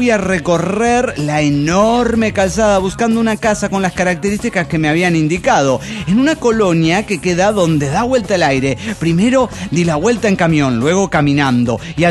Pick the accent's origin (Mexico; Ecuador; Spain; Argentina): Argentina; Rosario de Lerma, Salta; nos fuimos a festejar en un pub bailable en mi pueblo, Rosario de Lerma. Esto es en Salta, Argentina.